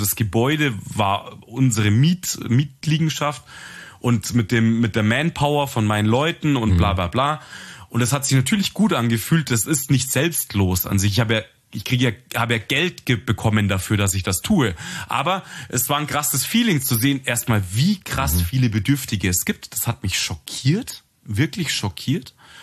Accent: Munich, Bavaria, Germany; Und jetzt sind wir sind ja Münchner

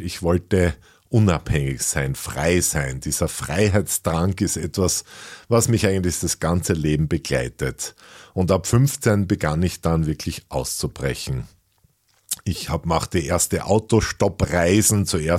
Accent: Graz, Styria, Austria; born there; Ich wurde 1964 in Graz geboren.

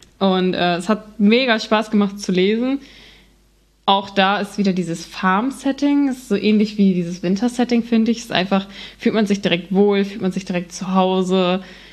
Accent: North Germany, Germany; ich komme aus Norddeutschland. Ich weiß gar nicht, ob wir das irgendwann mal gesagt haben, aber ich komme von ganz oben, Nordseeküste.

